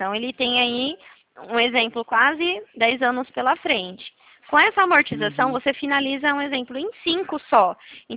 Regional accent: Dracena, São Paulo, Brazil; eu sou aqui de Dracena.

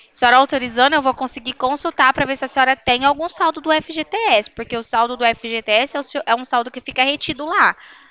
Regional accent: Bebedouro, São Paulo, Brazil; eu sou de Bebedouro, estado de São Paulo.

